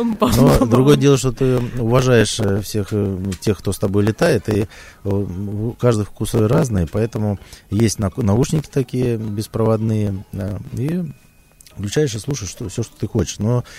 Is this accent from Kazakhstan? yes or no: yes; Leninsk, Kyzylorda Region, Kazakhstan; also born or lived in Riga; вырос я, несмотря на то, что родился в Риге, я вырос на Байконуре, в городе Ленинске, в Казахстане